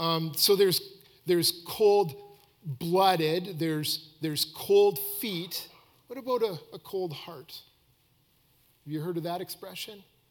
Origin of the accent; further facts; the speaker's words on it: Canada; we're all Canadian, and, most of us.